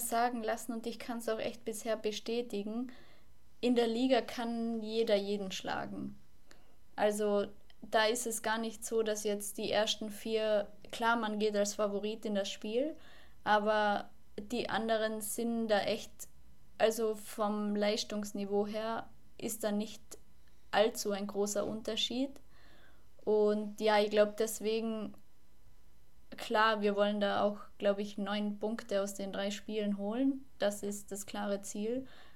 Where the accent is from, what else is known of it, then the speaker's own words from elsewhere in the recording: Austria; Das war damals in, ja, Kirchbach. Das war gleich ein Nebenort in dem Ort, wo ich aufgewachsen bin.